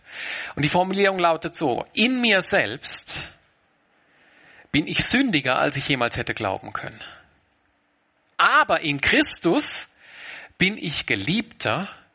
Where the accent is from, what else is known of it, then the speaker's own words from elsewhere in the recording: Baden-Württemberg, Germany; also ich kann ja sowieso kein Hochdeutsch, gell? Das ist ja alles nur Geblöffe. Das Bundesland, wo ich herkomme, hat den Slogan, wir können alles außer Hochdeutsch.